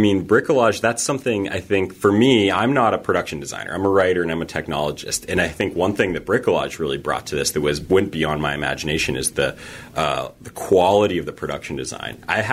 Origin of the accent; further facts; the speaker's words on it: Pittsburgh, Pennsylvania, United States; So I was coming back to Pittsburgh. This is my hometown.